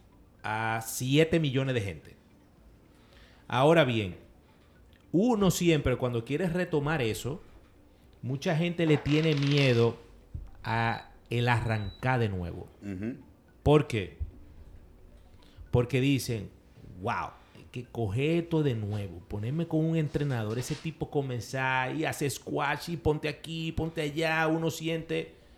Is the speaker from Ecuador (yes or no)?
no; Dominican Republic; Yo soy un dominicano común